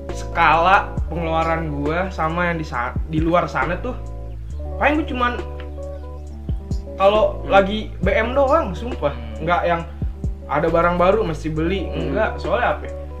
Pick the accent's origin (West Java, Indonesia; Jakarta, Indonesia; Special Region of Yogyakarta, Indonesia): Jakarta, Indonesia; Dari Jakarta.